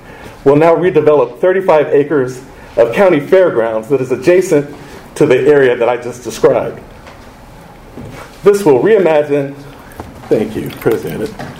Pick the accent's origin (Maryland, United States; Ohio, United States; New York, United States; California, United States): Ohio, United States; Dayton; even as local elections are taking place in my hometown community right now, I can think of nothing better to do than to be with you today talking about new market tax credits. It is so important to continuing the development that's been taking place in Dayton